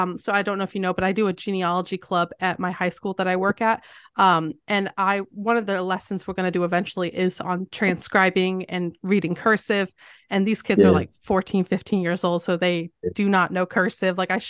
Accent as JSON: {"language": "English", "country": "United States", "tie": "born or raised there", "also_born_or_lived": "England", "said": "So I actually am English. I was raised in America, so I didn't get I didn't get the English schooling."}